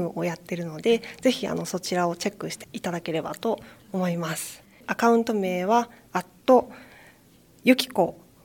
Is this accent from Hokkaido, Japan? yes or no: no; Fujisawa, Kanagawa, Japan; 私にとって地元の藤沢市っていうのは、なんか今の私の感性が育まれた場所っていうんですか、それと同時に家族や友達との思い出がたくさんある場所でもあるんですね。